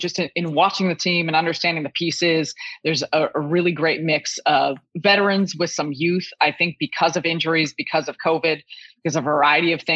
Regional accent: Chicago, Illinois, United States; I think I'm born and raised in Chicago

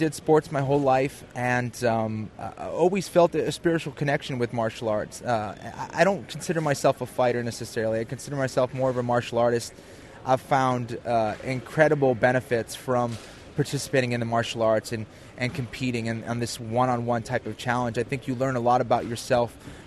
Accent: Boston, Massachusetts, United States; You know, I'm from Boston. I had to come up with something Boston-themed.

